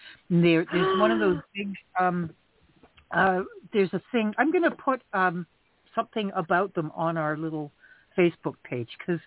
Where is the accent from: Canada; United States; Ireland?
Canada; since you're all from the USA and I'm from Canada and nobody has heard